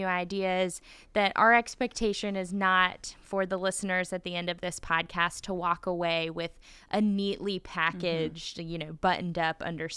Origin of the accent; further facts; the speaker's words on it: North Carolina, United States; And so I did grow up in a part of North Carolina